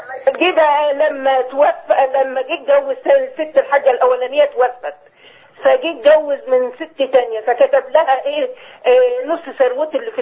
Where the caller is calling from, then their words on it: Cairo, Cairo Governorate, Egypt; من القاهرة